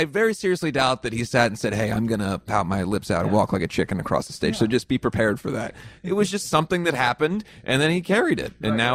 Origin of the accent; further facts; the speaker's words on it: Midwest, United States; It's just like stories about growing up in the Midwest and trying to be a rock star